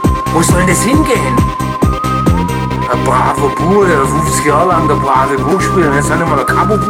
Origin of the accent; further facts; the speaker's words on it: Baden-Württemberg, Germany; accent: Swabian; Ich schwätze halt Schwäbisch, wie mir der Schnabel gewachsen ist.